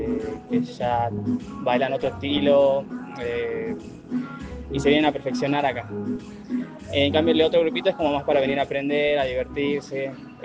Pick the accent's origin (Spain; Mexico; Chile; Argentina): Argentina; Perico, Jujuy; y yo vivo acá desde que nací, yo nací acá en Perico.